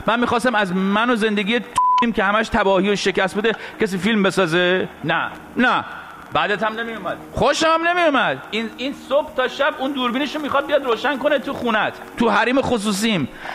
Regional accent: Iran; moved away; از ایران اومدم بیرون.

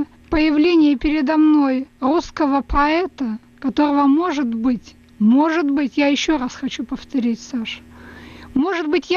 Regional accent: Russia; moved away as an adult; now in United States; Мы уезжали из России, мы уезжали навсегда, мы умирали.

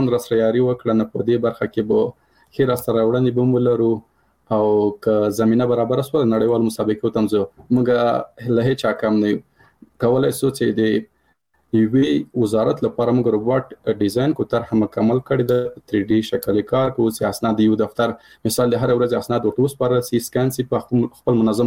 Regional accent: Paktia, Afghanistan; زه د کابل د پکتیا يم

